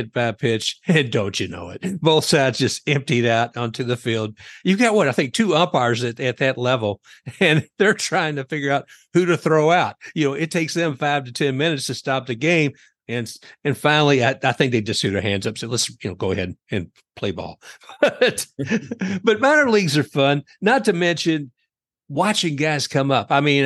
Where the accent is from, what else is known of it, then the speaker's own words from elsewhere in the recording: Louisville, Kentucky, United States; I remember as a child when I grew up in Louisville